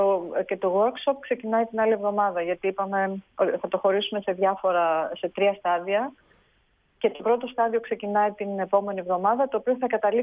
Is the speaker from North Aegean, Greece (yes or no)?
no; Athens, Attica, Greece; Ναι, η Αθήνα είναι η πόλη μου. Στην Αθήνα έχω γεννηθεί. Εκεί γεμίζω τις μπαταρίες μου.